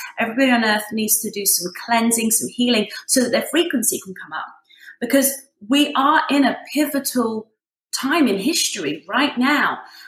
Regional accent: England, United Kingdom; now in United States; I'm from England. And so it does mean that I have a little bit of a different technique. I didn't grow up in the South in America.

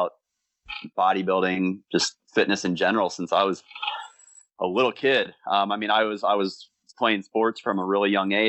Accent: Valparaiso, Indiana, United States; we grew up in Indiana, just kind of right over the border from Chicago in Valparaiso. So if any of your listeners are familiar with Valparaiso, Indiana, that's where I'm from.

